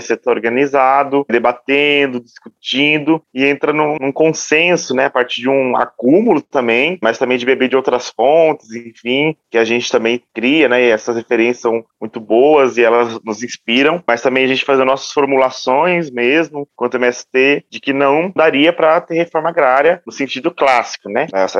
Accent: Piracicaba, São Paulo, Brazil; born there; na cidade de Piracicaba, né? Cidade onde eu nasci.

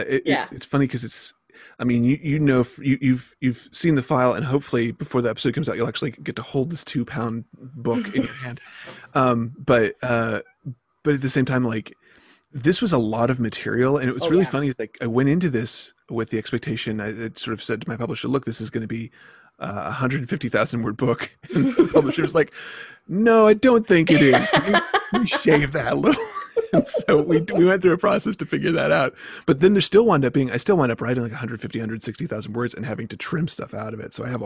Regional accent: the South, United States; Well, so I grew up in the South. So a lot of my framework for folk magic is the South. But I currently live in what would be called kind of Pennsylvania Dutch or Pennsylvania German country.

